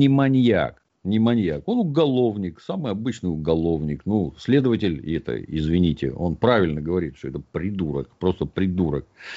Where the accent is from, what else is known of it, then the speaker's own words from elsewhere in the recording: Saint Petersburg, Russia; Все происходило в родном городе Санкт-Петербурге.